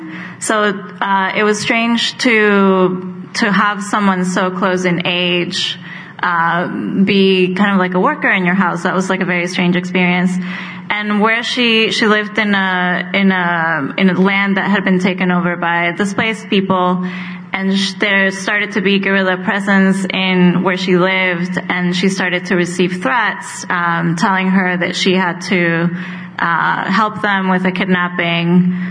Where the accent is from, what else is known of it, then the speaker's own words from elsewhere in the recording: Colombia; When I was growing up in Colombia